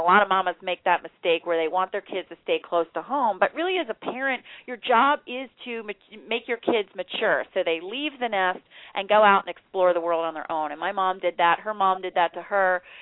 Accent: Florida, United States; But, no, I grew up in Florida, and I was a swimmer, and I was an All-American swimmer in high school just on a relay

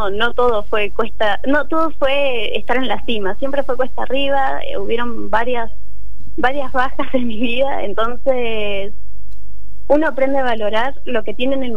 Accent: Tandil, Buenos Aires Province, Argentina; born there; Yo nací en Tandil, mi papá militar, mi mamá lo seguía para todas partes y como familia nos mudamos varias veces, tanto a Buenos Aires, Comodoro, porque Comodoro, Rivadavia, Chubut es de donde somos.

